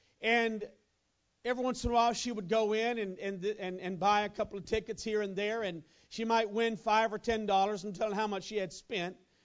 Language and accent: English; Louisiana, United States; JB was a man in my hometown in Louisiana.